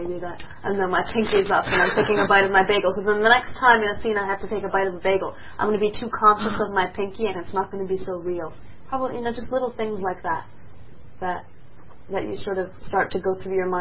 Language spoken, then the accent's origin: English; New York, United States; born there; I was born in Roosevelt Hospital.